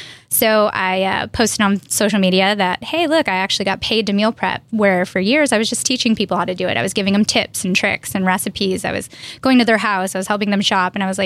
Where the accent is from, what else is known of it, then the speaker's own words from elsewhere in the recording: New York, United States; So I am originally from New York.